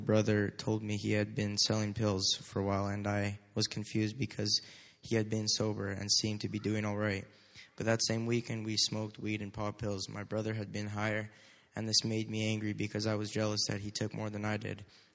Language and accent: English; Calgary, Alberta, Canada; born there; I was born in Calgary, Alberta in 2003. I lived in a nice house. We lived in a nice neighborhood where it was safe